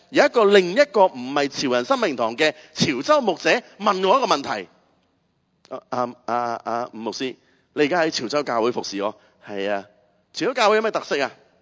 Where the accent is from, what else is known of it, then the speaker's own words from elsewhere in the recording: Hung Hom, Hong Kong; 紅磡係我土生土長、一路長大嘅地方，